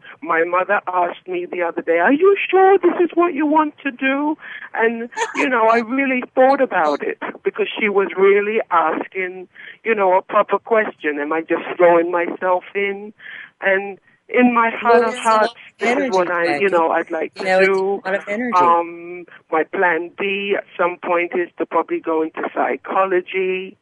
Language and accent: English; England, United Kingdom; I'm from England. I was born in England, and my parents are from Jamaica.